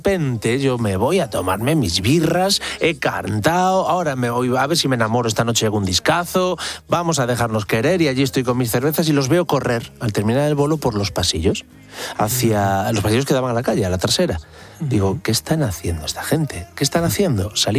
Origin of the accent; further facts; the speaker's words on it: Pantín, Galicia, Spain; also born or lived in Ferrol; Yo nací en Ferrol, como te decía, pero sí. A los 4 años mi abuelo enferma de la memoria y el pulmón y me voy a vivir a una aldea llamada Pantín. Pantín tiene 50 casas